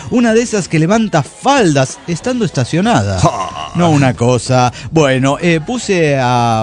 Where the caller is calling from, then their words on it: Turmero, Aragua, Venezuela; de Turmero, Venezuela.